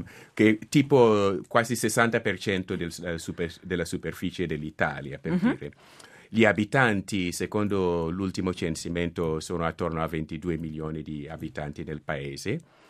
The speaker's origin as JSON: {"language": "Italian", "region": "Central Region", "country": "Ghana", "tie": "born or raised there", "also_born_or_lived": "northern Ghana", "said": "io sono nato proprio vicino alla frontiera con l'Alto Volta, al nord, ma poi ci siamo trasferiti sulla costa, vicino a Cape Coast."}